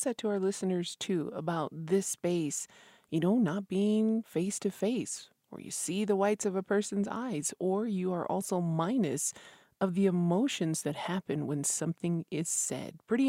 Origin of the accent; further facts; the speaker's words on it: Isleta Pueblo, New Mexico, United States; from Isleta Pueblo